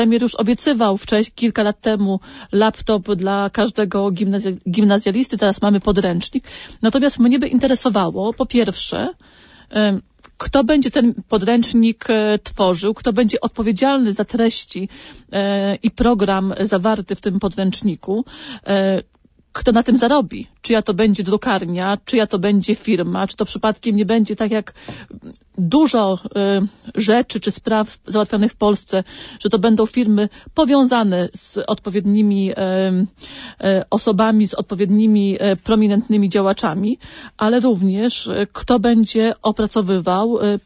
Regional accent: Puławy, Lublin Voivodeship, Poland; jestem z Puła, więc muszę to powiedzieć

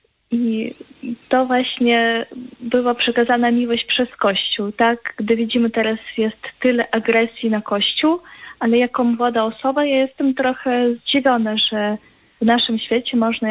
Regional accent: Zaporizhzhia, Zaporizhzhia Oblast, Ukraine; Polish is a second language; ja pochodzę z Zaporoża, z pięknego miasta, które znajduje się na zachodzie Ukrainy, na wschodzie Ukrainy, przepraszam bardzo.

